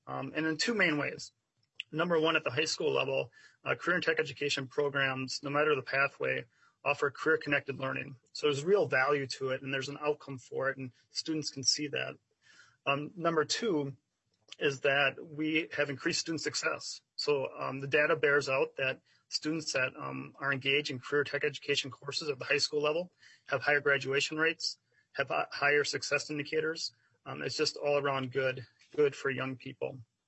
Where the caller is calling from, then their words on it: Red Wing, Minnesota, United States; I'm dialing in from Red Wing, Minnesota this morning.